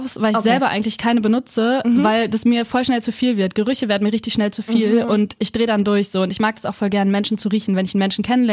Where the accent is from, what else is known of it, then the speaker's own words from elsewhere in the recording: Lower Saxony, Germany; also born or lived in Hamburg; Also gebürtig nicht, aber ich habe 8 oder 9 Jahre da gewohnt, also so ist mein Zuhause gefühlt. Aber eigentlich komme ich vom Dorf in Niedersachsen.